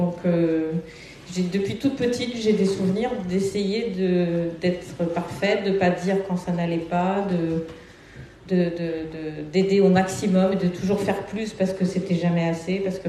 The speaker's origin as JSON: {"language": "French", "region": "Normandy", "country": "France", "also_born_or_lived": "Brittany", "moved": "as an adult", "said": "Et donc j'ai quitté la Normandie, je suis allée travailler en Bretagne."}